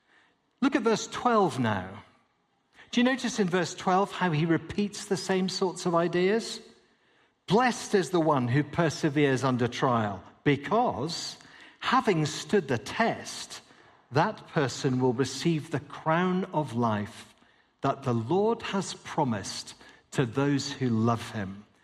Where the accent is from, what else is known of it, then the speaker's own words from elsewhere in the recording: Scotland, United Kingdom; I'm a Scotsman, we have an old alliance, I'm your friend.